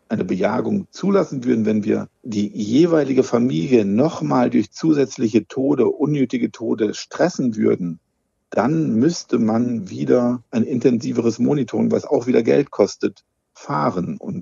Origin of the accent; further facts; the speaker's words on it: West Germany, Germany; in der Bundesrepublik in Westdeutschland, wo ich herkomme